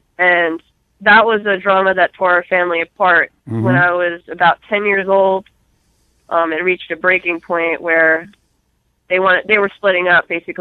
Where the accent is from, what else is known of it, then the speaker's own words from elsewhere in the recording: Staten Island, New York, United States; I was born in Staten Island, New York. I grew up there, upper middle class family, Catholic school, had everything I ever needed growing up.